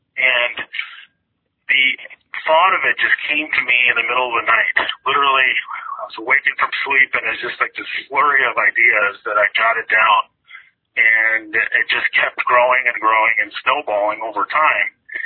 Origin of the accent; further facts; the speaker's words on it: New Jersey, United States; born there; So, I was born in New Jersey, but my entire family, my parents and two older siblings, came over from Cuba.